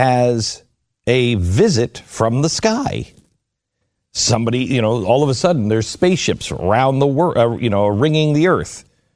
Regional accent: Mountain West, United States; I'm from the Mountain West, man, and I can't handle the humidity.

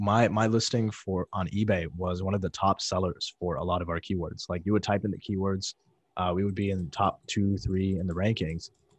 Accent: Chesterton, Indiana, United States; so I grew up in Chesterton, Indiana. It's actually home of the Dunes.

